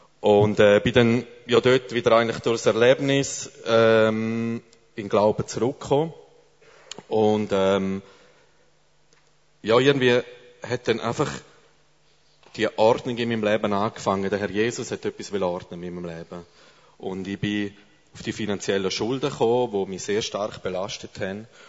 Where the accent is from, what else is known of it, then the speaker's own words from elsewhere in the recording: St. Gallen, Switzerland; accent: Graubünden; Ihr fragt euch vielleicht, wieso redet ihr da vorne wie ein Bündner? Ich bin auch ein St. Galler.